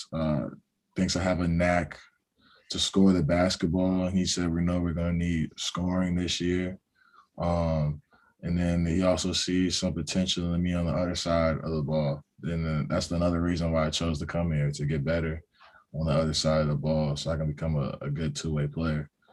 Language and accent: English; Durham, North Carolina, United States; always growing up in ACC country. I was born in Durham, North Carolina. So I was born in Duke Hospital.